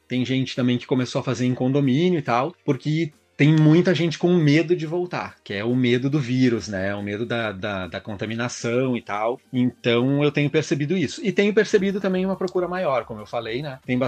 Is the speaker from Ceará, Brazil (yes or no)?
no; Porto Alegre, Rio Grande do Sul, Brazil; Sou aqui de Porto Alegre, Rio Grande do Sul.